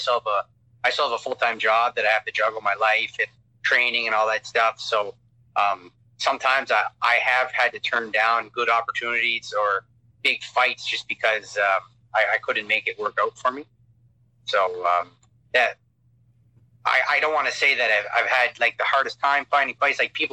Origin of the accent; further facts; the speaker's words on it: Pointe-aux-Chênes, New Brunswick, Canada; now in Prince Edward Island, Canada; I'm from New Brunswick, a little place called Pointe-aux-Chênes, but currently I live in Prince Edward Island.